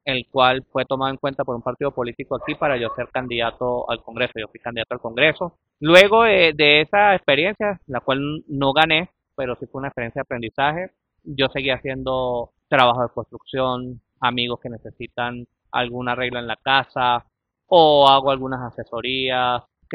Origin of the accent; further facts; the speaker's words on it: Cúcuta, Norte de Santander, Colombia; mi acento, mis costumbres son muy cercanas a la región de la frontera. Entonces la gente me identifica que yo soy de Cúcuta, soy de Santander.